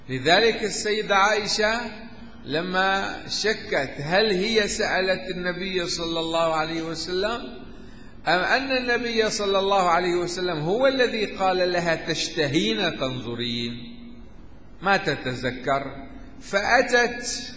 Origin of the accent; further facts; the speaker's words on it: Aleppo, Aleppo Governorate, Syria; عندنا في حلب في الأعراس لعبة الحكم